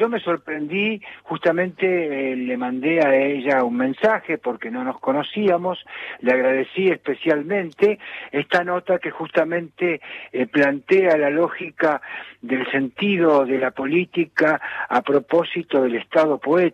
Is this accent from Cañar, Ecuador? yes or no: no; Quito, Pichincha, Ecuador; born there; porque yo tanto en las giras, en los recorridos, calcule que nací en Quito